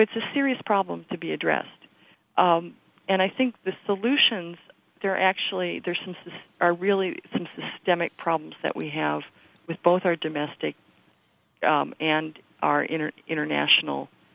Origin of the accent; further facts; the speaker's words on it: Iowa, United States; I grew up in Iowa, and so I'm familiar with what the Upper Midwest faces in terms of growing conditions